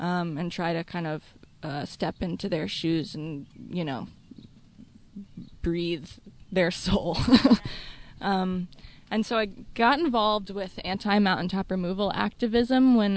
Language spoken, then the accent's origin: English; Charlottesville, Virginia, United States; I grew up here in Charlottesville. My family moved to the area when I was about 3.